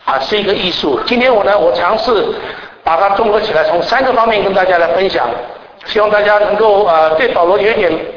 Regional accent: Taiwan; born there; 我生在台湾的，我会讲台湾话，那么我也会讲国语，那么也懂一点四书五经，那个是古代的话。那么来到外面有英文啊，那么年轻时候学一点日文，一点日文这样子。

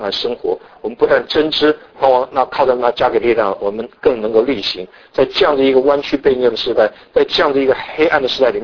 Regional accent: China; 我们中国人知道风调怎么样，国泰怎么样啊

